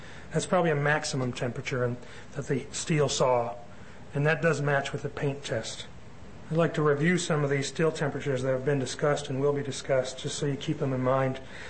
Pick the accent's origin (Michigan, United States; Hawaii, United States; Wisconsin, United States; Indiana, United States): Indiana, United States; South Bend; because I'm from South Bend.